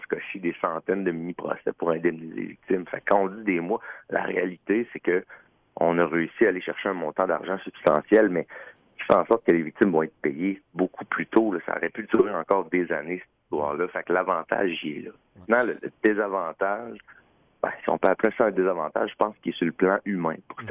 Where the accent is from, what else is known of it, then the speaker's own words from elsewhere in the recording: Quebec City, Quebec, Canada; je viens de la région de Québec, j'ai toujours été ici